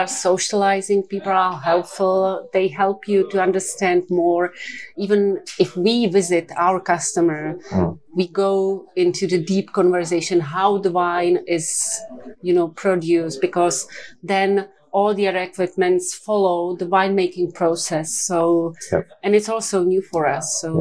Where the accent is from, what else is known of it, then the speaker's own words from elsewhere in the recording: Prague, Czechia; English is a second language; also born or lived in London; I was born and raised in Prague in Czech Republic. I was studying there. Then I was traveling a little bit abroad, was living in London for a while